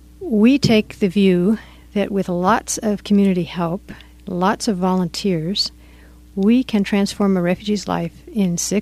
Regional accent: California, United States; Now, I'm a Californian. I've been through earthquakes all my life.

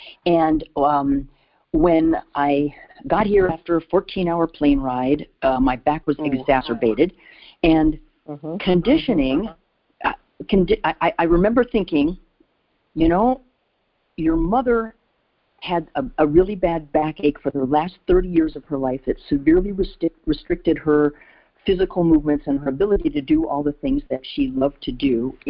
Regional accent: Virginia, United States; now in China; I'm from Virginia.

